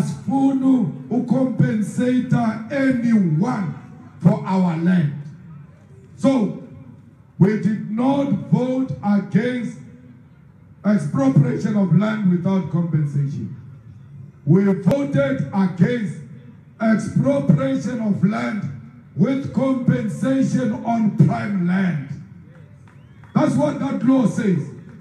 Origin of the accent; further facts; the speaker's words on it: Limpopo, South Africa; But if I get a tender, I come from Limpopo.